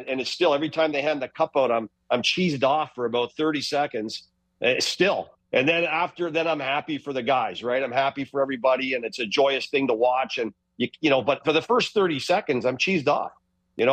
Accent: Canada; I'm a Canadian.

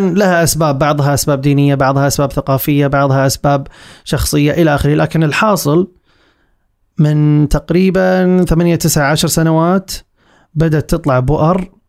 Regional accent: Saudi Arabia; بينما عندنا في السعودية مثلا تعتبر التطعيمات الأساسية إلزامية جدا

